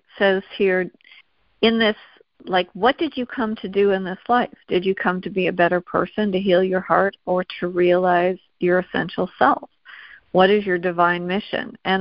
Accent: Pittsburgh, Pennsylvania, United States; And I said, oh, from Pittsburgh.

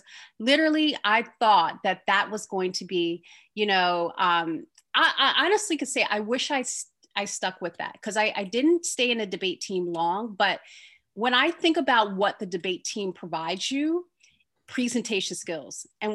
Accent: Plainfield, New Jersey, United States; I grew up in Plainfield, New Jersey, which is like 10 to 15 minutes from the Mount.

